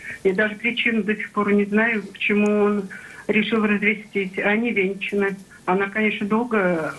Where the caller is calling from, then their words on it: Chuvashia, Russia; Я звоню из Чувашии.